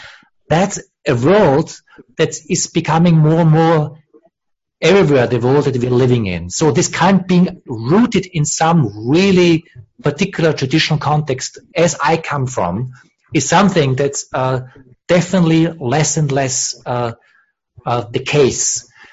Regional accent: Austria; English is a second language; We both have a Catholic upbringing. I come from Austria.

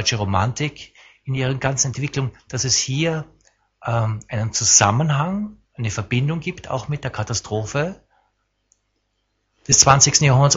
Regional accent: Austria; und ich sag das auch bewusst als Österreicher

